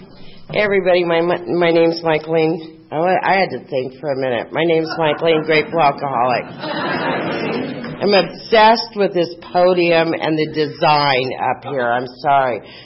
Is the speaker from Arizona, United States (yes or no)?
yes; Phoenix, Arizona, United States; And I grew up in Phoenix and went to St. Agnes and was going to be a nun